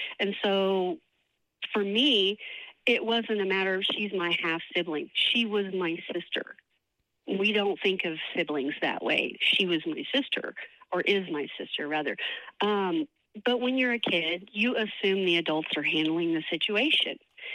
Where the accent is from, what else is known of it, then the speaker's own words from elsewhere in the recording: Oklahoma City, Oklahoma, United States; This is where I live. This is where, I grew up. My mother, my siblings, we grew up here in Oklahoma City.